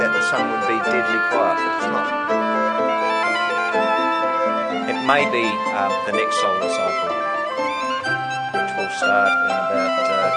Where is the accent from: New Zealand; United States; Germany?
New Zealand; Christchurch, Canterbury; One of the things that got me terribly interested was my hometown, the earthquake in Christchurch in 2010, which knocked the old city around a bit.